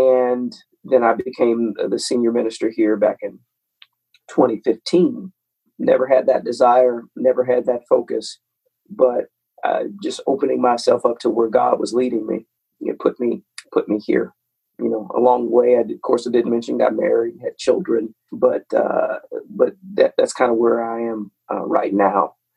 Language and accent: English; Decatur, Illinois, United States; now in Atlanta, United States; Born and raised in Decatur, Illinois.